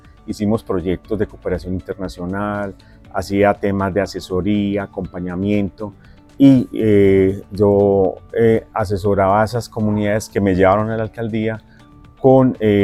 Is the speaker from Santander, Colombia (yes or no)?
no; Antioquia, Colombia; now in Medellín, Colombia; zona del nordeste antioqueño, muy complicada en uh-huh. temas de orden público, amenazas. Entonces vengo a la ciudad de Medellín.